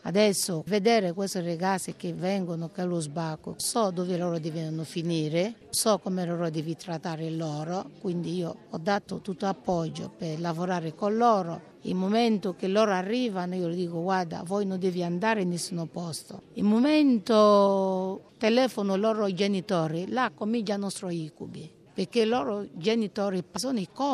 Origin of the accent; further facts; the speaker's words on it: Nigeria; Italian is a second language; now in Italy; Vengo dalla Nigeria.